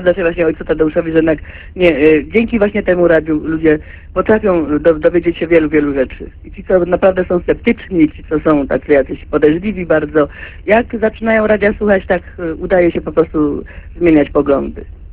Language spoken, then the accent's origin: Polish; Silesian Voivodeship, Poland; now in Paris, France; pochodzę ze Śląska, mieszkam obecnie we Francji